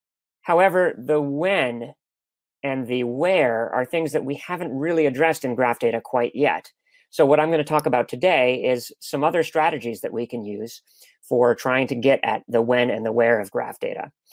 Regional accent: United States; Now, I'm an American.

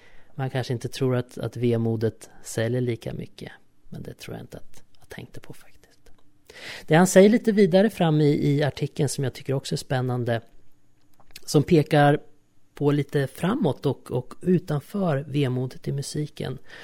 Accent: Örebro, Örebro County, Sweden; Jag kommer ihåg hur jag cyklade mot Gustavsvik i Örebro, där jag är uppvuxen.

